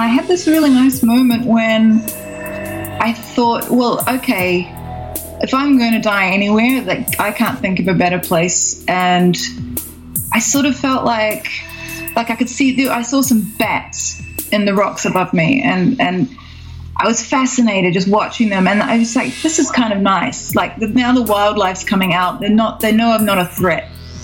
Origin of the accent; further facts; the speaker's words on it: New Zealand; I mean, I'm from New Zealand, and the number of times you read in the paper in New Zealand that someone's gone hiking in the bush